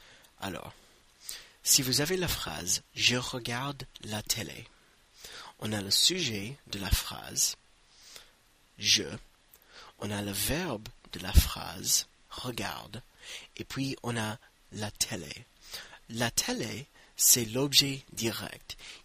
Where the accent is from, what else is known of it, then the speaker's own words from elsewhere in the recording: United States; je suis américain